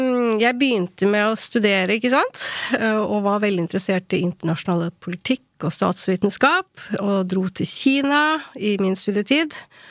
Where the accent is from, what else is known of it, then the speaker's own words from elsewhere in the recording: Ilseng, Innlandet, Norway; also born or lived in South Korea; jeg er adoptert fra Sør-Korea, og vokste opp på Ilseng